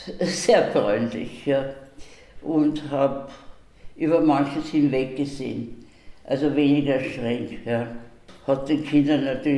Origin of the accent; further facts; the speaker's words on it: Vienna, Austria; also born or lived in Steyr; Und dann sind meine Eltern nach Wien übersiedelt, haben mich natürlich mitgenommen. Und in Wien hat es mir zuerst überhaupt nicht gefallen